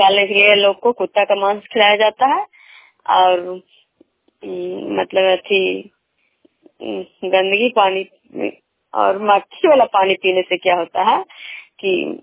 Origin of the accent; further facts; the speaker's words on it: Vishnupur, Bihar, India; विष्णुपुर ग्राम खजरा पंचायत नालंदा जिला नगर निगम प्रखंड के निवासी हूँ।